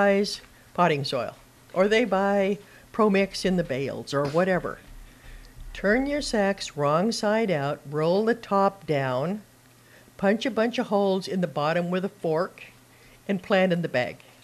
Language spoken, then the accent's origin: English; Idaho, United States; My husband's from Oklahoma. He loves okra. I'm from Idaho. I love okra.